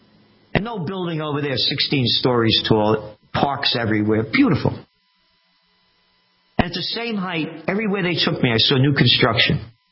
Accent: Bronx, New York, United States; born there; I'm only me because, again … born in the Bronx.

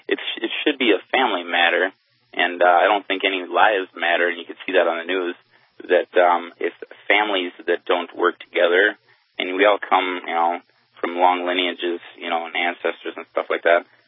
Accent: United States; I'm really an American, really. That's what I am.

